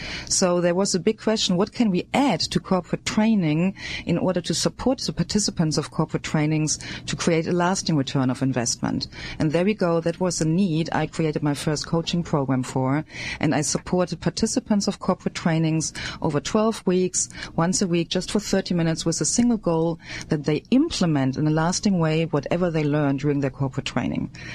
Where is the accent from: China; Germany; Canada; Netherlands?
Germany; English is a second language; moved away as an adult; now in United States; Well, you might already know that from my accent. Yes, I am German. I moved here to the United States 7.5 years ago.